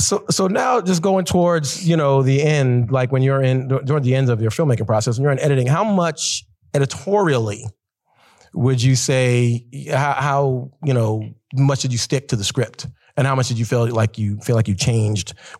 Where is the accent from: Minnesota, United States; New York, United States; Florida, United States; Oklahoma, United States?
New York, United States; Brooklyn; I'm from Brooklyn, so we're going to do it.